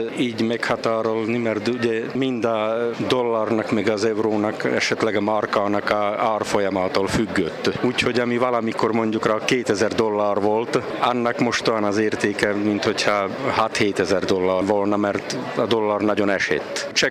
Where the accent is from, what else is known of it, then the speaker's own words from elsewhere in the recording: Hungary; accent: Palóc; Palóc is vagyok. Palóc kiejtést nem lehet eldobni, az megmarad.